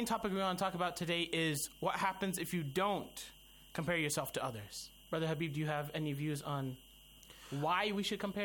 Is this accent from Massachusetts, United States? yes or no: no; Houston, Texas, United States; I myself am from Houston, Texas.